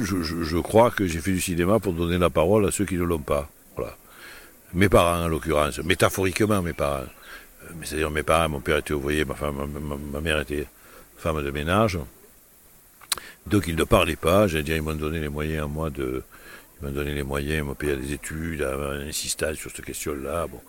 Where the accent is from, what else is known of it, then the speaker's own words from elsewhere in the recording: L'Estaque, Provence-Alpes-Côte d'Azur, France; born there; Donc moi je l'ai fait chez moi, parce que je suis né à l'Estac.